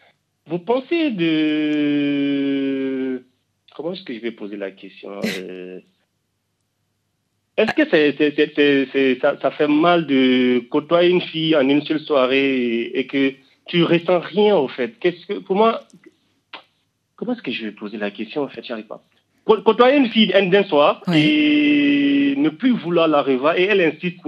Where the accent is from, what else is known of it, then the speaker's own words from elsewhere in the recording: Abidjan, Côte d’Ivoire; also born or lived in Senegal; J'ai grandi à Abidjan.